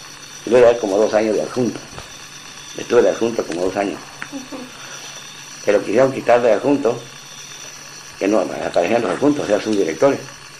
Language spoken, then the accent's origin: Spanish; Tepehuanes, Durango, Mexico; Tepehuanes. Y todas las casas son de adobe. Ahí no usaba el blog tan cemento, como en México.